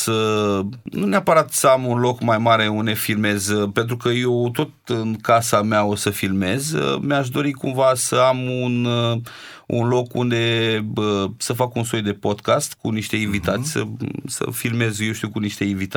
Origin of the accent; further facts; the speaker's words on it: Constanța, Constanța County, Romania; eu am copilărit în Constanța